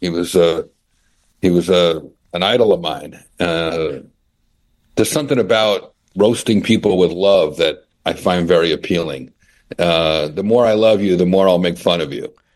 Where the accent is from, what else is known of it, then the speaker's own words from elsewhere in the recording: Newark, New Jersey, United States; Well, I grew up in Newark, New Jersey.